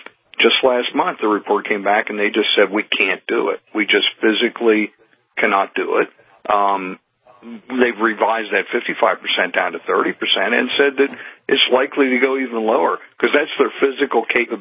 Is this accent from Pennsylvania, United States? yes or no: yes; Pennsylvania, United States; And in my home state of Pennsylvania, approximately 35% of the industrial wind projects